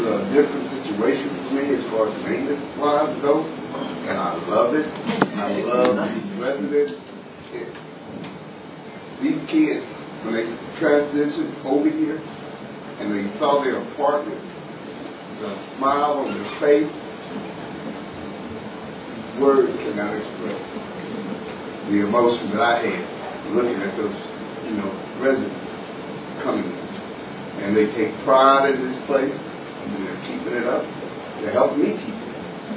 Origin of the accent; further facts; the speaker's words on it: Houston, Texas, United States; Houston, Texas.